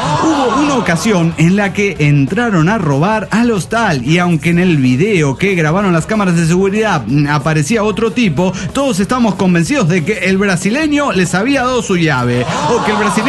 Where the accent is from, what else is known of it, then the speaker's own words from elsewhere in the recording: Cuernavaca, Morelos, Mexico; de Cuernavaca, Morelos, México.